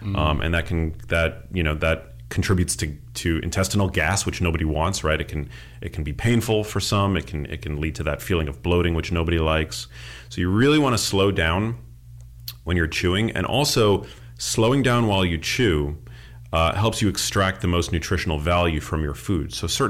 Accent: New York City, New York, United States; So the first place that my brain went, I grew up in New York City. And after school, I would always go to the local pizza shop.

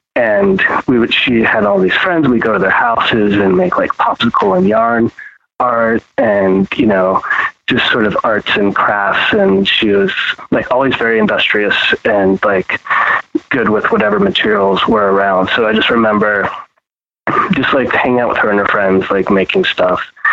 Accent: Texas, United States; also born or lived in Pittsburgh, Pennsylvania; Yeah, I was born there, but I was raised in Texas. So like my time and my memories, they were like brief, but like impactful. So I was born there, and I mean, we moved when I was like 5 going on 6

